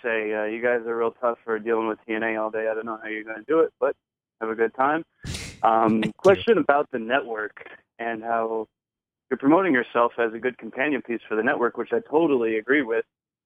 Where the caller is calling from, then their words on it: New York City, New York, United States; in New York City.